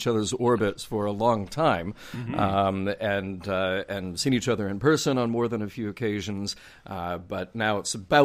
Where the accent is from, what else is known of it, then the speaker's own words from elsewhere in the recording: Birmingham, Alabama, United States; So I grew up in Birmingham, Alabama, and we had this beautiful 1926-27 movie palace, the Alabama